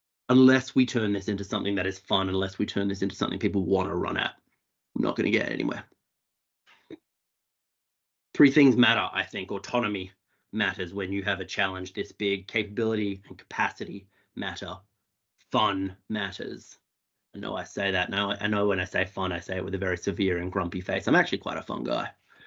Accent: Australia; accent: Australian; I apologize for my Australian accent.

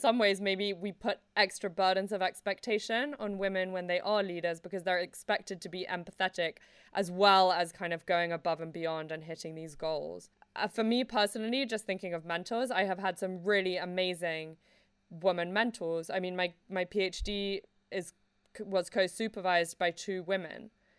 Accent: Mexico City, Mexico; because I grew up in Mexico City.

